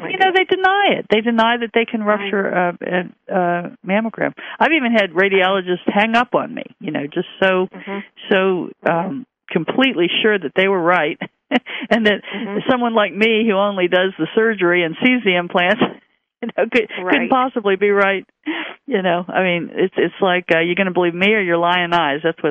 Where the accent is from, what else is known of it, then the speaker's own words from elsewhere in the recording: Kansas, United States; I grew up in Kansas. They had dusters all over the place.